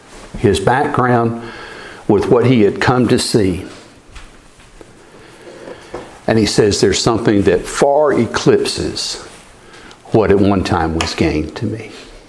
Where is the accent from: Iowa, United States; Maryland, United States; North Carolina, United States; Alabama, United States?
Alabama, United States; Fairfax; We would start to see, this is why I was raised in Fairfax, Alabama. This is why I moved among textile workers.